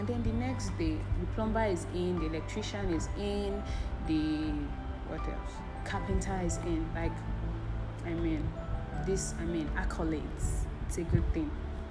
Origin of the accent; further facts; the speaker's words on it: Nigeria; Damn it, I'm not even a Ghanaian in the first place. I'll be like, oh no, I'm Nigerian.